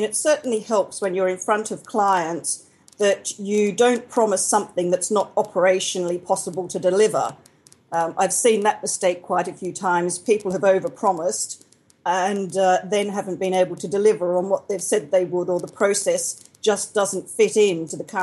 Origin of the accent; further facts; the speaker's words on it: Australia; now in United Kingdom; I arrived in the UK back in 1987. I'm from Australia, if you hadn't guessed.